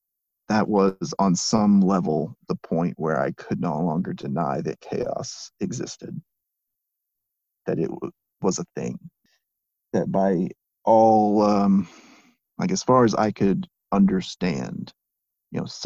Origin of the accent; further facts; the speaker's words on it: United States; than what was to me normal growing up in the United States in a middle class life